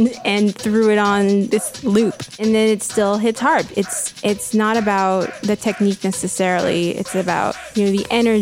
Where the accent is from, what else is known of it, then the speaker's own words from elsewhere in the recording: Los Angeles, California, United States; from Los Angeles.